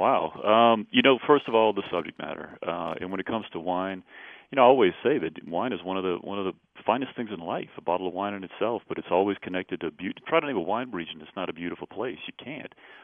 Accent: New Orleans, Louisiana, United States; moved away as an adult; also born or lived in Southern California; I was born and raised in New Orleans, of course. And I was transferred. I was in the hotel business. I was a food and beverage director. And I was transferred to Southern California. Quite a culture shock from New Orleans

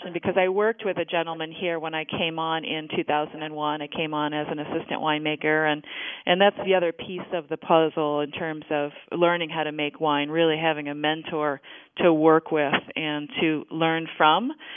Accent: Lansing, Michigan, United States; moved away as an adult; also born or lived in Bellingham, Washington; now in California, United States; I grew up in Lansing, Michigan, of all places, and took a pretty circuitous route here to California. Moved to Bellingham, Washington for a little while and did many things after high school.

